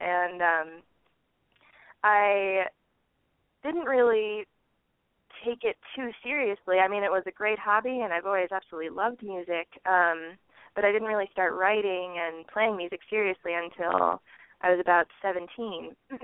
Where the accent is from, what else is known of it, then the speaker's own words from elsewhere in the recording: Omaha, Nebraska, United States; now in Hillsdale, United States; Oh, well, I'm from Omaha, Nebraska, and that's actually where Make Believe Studios is as well. But I'm calling you from Hillsdale, Michigan, actually.